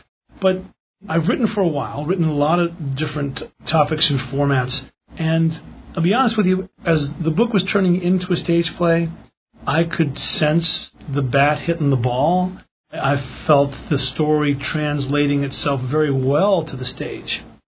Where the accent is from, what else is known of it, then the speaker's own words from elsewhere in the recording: the South, United States; as a Southerner, I view it incumbent upon me to weigh in upon Southern issues.